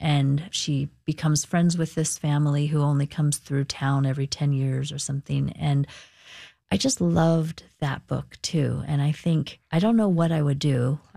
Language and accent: English; Eugene, Oregon, United States; And when I grew up in Eugene and we lived outside of the city limits, we didn't even have a library card